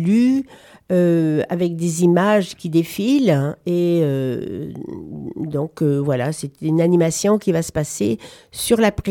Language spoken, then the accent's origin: French; Nîmes, Occitanie, France; moi, je suis originaire de Nîmes, dans le Gard. Et donc, j'ai eu une grande facilité à le dire avec mon accent